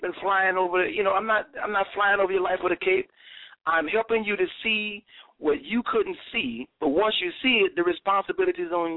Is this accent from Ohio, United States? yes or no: no; New Orleans, Louisiana, United States; accent: New Orleans; I talk like I'm from New Orleans. Sometimes I use some of that Louisiana slang. Sometimes people don't understand me.